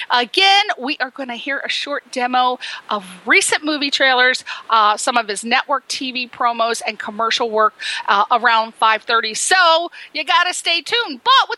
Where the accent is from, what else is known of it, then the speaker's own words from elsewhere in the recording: Connecticut, United States; I'm from Connecticut, East Coast.